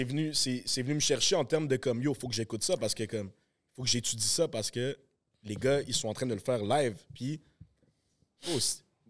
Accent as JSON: {"language": "French", "town": "Montreal", "region": "Quebec", "country": "Canada", "accent": "Montreal", "said": "Yo, je parle comme un gars de Montréal qui est québécois, man, tu comprends?"}